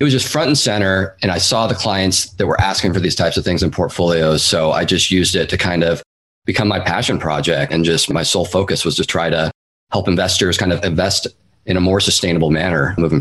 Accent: Seattle, Washington, United States; I mentioned I grew up in the Seattle area. I think as a Pacific Northwesterner, I've always just kind of had an affinity for the outdoors.

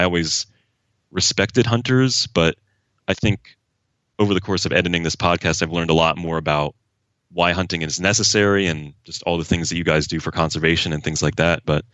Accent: Pennsylvania, United States; And I'm from Pennsylvania, like southeastern Pennsylvania, an hour outside of Philadelphia, kind of in the middle of nowhere, but Philly's the closest city.

